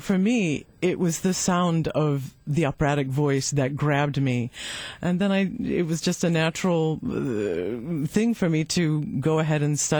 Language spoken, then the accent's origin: English; Chicago, Illinois, United States; Well, interestingly, I grew up in Chicago's La Villita neighborhood, and my father sang, and he had a really strong tenor voice